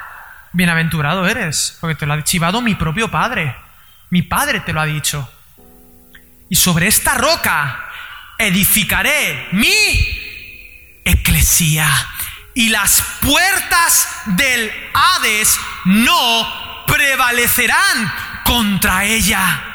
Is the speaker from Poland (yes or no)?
no; Spain; Yo soy español, yo soy así quietito.